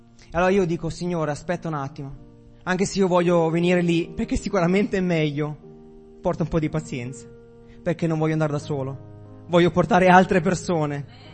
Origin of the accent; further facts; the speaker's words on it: Novara, Piedmont, Italy; E sono appunto di Novara, come vi diceva prima il pastore. Quindi vengo dalle Risaie, dove sono gli elicotteri al posto delle zanzare.